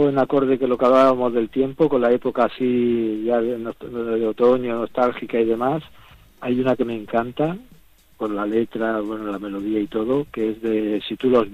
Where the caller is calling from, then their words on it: Barcelona, Catalonia, Spain; de Barcelona.